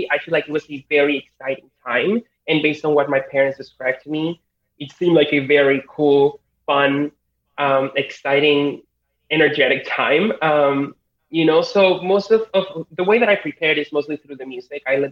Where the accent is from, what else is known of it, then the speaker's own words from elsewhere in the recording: Colima, Mexico; I mean, I was born in Mexico. My whole family is from Mexico. We're actually from a place called Colima.